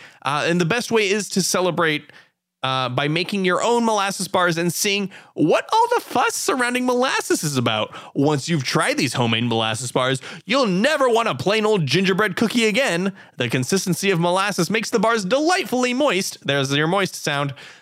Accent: United States; Well, but, as an American, I would love to go there and try it.

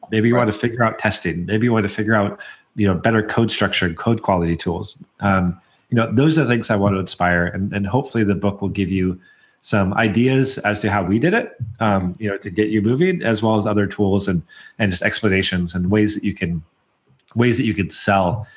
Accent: Portland, Oregon, United States; I was like, well, I'm from the Portland area, so of course they put a bird on it.

